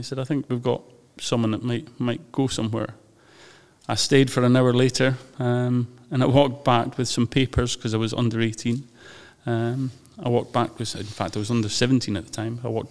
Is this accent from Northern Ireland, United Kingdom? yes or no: no; Moffat, Scotland, United Kingdom; I normally tell people I'm from Lockerbie because people have heard of that for obvious reasons. But I'm not. I'm actually further north from a little place called Moffat.